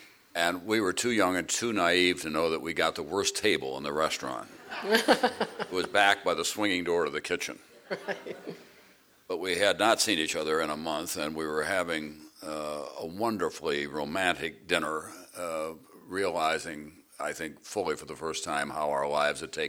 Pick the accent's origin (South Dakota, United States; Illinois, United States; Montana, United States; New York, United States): South Dakota, United States; I grew up in the Great Plains in South Dakota.